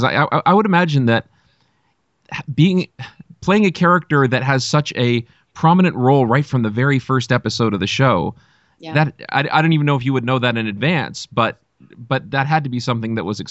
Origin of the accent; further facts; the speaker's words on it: Hamilton, Ontario, Canada; I'm from Hamilton, Ontario. I'm not too far from Six Nations here in Ontario.